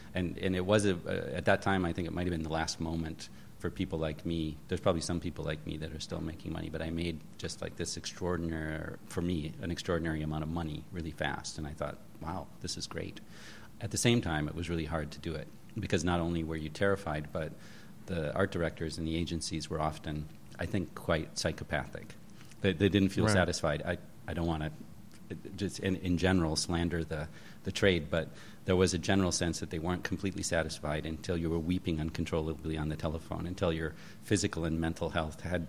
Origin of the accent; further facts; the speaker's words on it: Midwest, United States; now in Los Angeles, United States; I'm from the Midwest. I'm money? What does that actually mean? That means I'm good. So, I mean, it's literally, I'm a bumpkin, and I'm in L.A.